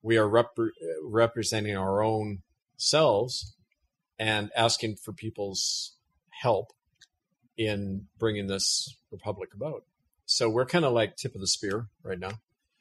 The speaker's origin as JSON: {"language": "English", "town": "Winnipeg", "region": "Manitoba", "country": "Canada", "tie": "born or raised there", "said": "I was raised in North Winnipeg, so that's where I'm officially running out of."}